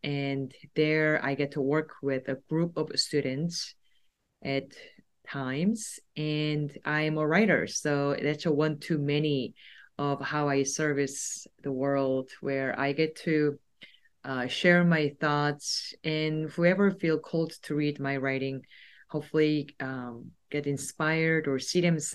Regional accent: South Korea; English is a second language; as I'm thinking about how being an Asian woman or a Korean woman growing up in Korea as a female have influenced some of the things that that I have done.

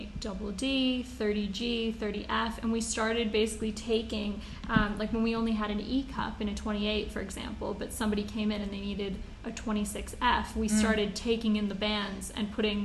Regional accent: United States; I grew up in the States

